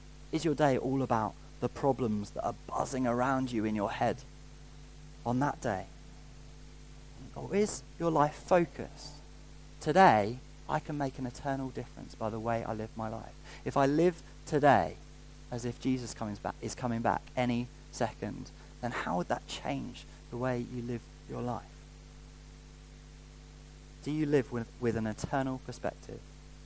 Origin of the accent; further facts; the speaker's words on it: England, United Kingdom; As English people, we're quite good at playing the game.